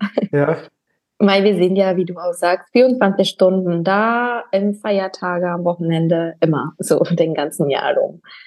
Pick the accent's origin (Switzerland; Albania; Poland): Albania; German is a second language; moved away as an adult; now in Berlin, Germany; Ich komme eigentlich aus Albanien, bin seit 2019 bei Labor Berlin in Berlin und als MTLA eingestellt. Ja, ich habe ja meine Ausbildung in Albanien, wie gesagt, auch abgeschlossen.